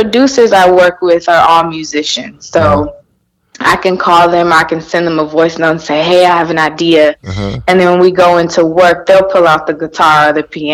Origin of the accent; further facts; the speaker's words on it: Houston, Texas, United States; I went off to college and moved back to Houston. I'm from Houston, Texas.